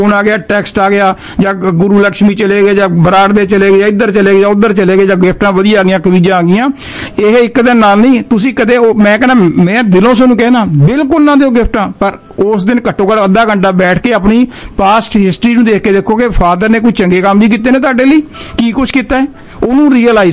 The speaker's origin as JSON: {"language": "Punjabi", "town": "Barnala", "region": "Punjab", "country": "India", "said": "ਮੈਂ ਬਰਨਾਲੇ ਸ਼ਹਿਰ ਤੋਂ ਹਾਂ"}